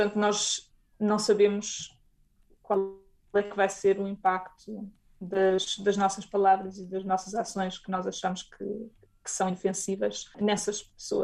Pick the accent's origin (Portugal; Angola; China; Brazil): Portugal; eu sou portuguesa